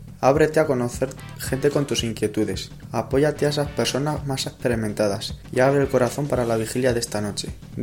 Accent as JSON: {"language": "Spanish", "town": "Campo de Criptana", "region": "Castilla-La Mancha", "country": "Spain", "said": "joven de Campo de Cristana."}